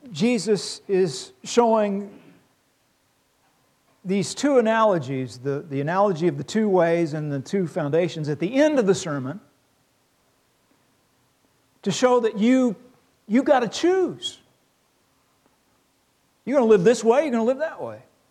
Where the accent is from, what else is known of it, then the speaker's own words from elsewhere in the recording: Louisville, Kentucky, United States; I grew up in Louisville, Kentucky, and we had shotgun houses, row after row after row of shotgun houses.